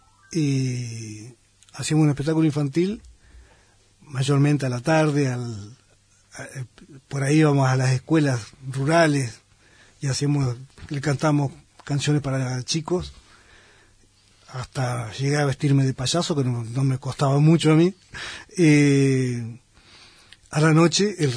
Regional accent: Buenos Aires, Argentina; born there; now in Gualeguaychú, Argentina; yo por eso nací en Buenos Aires, nací en Capital. Ajá. Porque ellos vivían en ese momento en Capital.

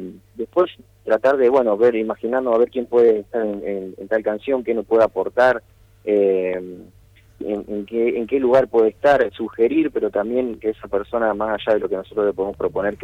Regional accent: Santa Fe, Argentina; somos muchísimos músicos santafesinos

